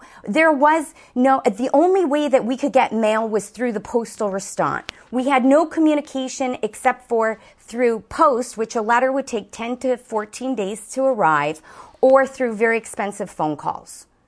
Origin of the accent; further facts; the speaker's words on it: Chicago, Illinois, United States; Where I came from, I was born and raised in Chicago, and my father died when I was 8 months old.